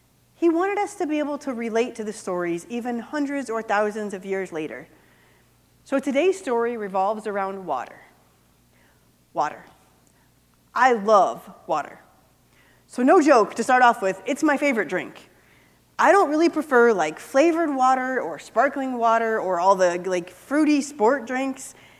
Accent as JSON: {"language": "English", "region": "Missouri", "country": "United States", "tie": "born or raised there", "said": "We grew up in Missouri, so soda, but pop in Iowa."}